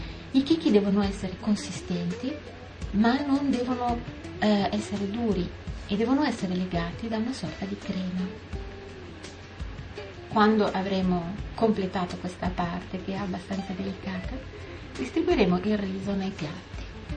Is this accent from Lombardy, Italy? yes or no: yes; Milan, Lombardy, Italy; Io sono milanese, quindi non posso che darvi una ricetta di un piatto che conosco abbastanza bene